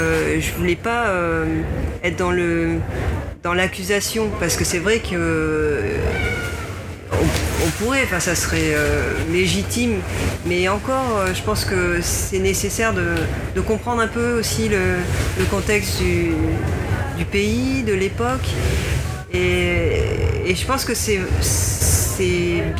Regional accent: France; Que je suis française et puis que je suis pas si mal comme ça en fait

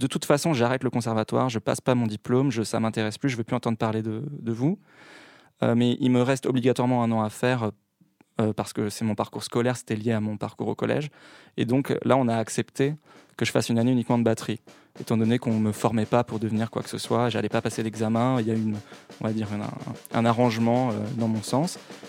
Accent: Caen, Normandy, France; born there; Donc moi, je suis né à Caen

